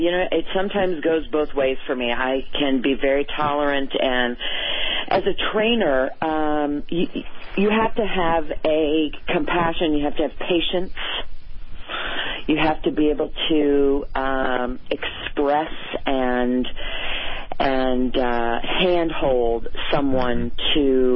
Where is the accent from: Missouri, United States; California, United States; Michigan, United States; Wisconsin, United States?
Michigan, United States; I think that what I have discovered about myself is that I come from Michigan. I came from a very grounded background